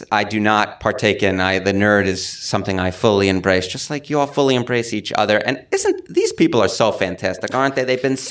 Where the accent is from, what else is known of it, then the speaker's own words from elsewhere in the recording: New York City, New York, United States; I grew up in the Bronx, was not a Yankee fan, hated the Yankees, was a Met fan